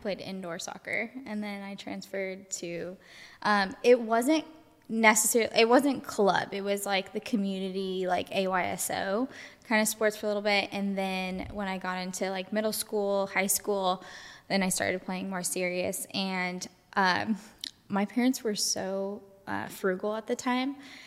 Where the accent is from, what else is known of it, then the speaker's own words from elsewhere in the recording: Palm Desert, California, United States; now in Nashville, United States; So, basically, from growing up in Palm Desert, I ended up, instead of continuing my soccer career stuff, not even a career, the goal of having it a career, I decided to have a backup plan